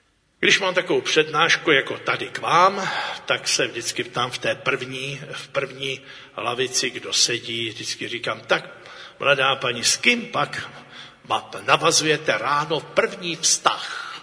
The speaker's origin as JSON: {"language": "Czech", "region": "Bohemia", "country": "Czechia", "said": "U vás na Slovensku IBA, IBA, a u nás v Čechách JEN"}